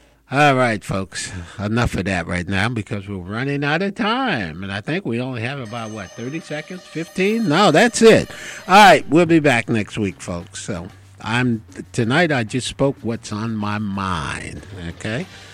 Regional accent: Paterson, New Jersey, United States; I grew up in Paterson, New Jersey

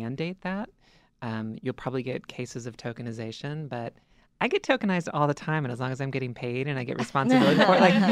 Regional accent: the South, United States; I'm from the South. Like, my family's in North Carolina and Mississippi. So I was going home to North Carolina right during the height of HB2

